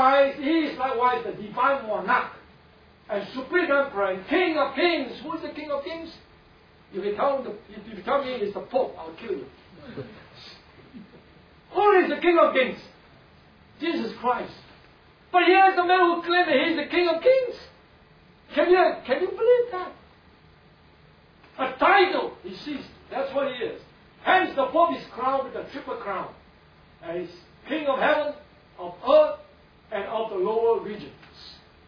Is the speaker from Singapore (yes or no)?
yes; Singapore; Right, but now the world has become more Americanized, so being Singaporean, I don't speak English anymore, actually, I speak American.